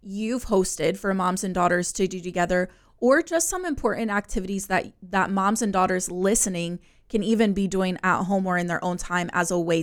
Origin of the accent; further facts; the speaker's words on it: United States; now in Australia; I'm not from Australia, I'm from the States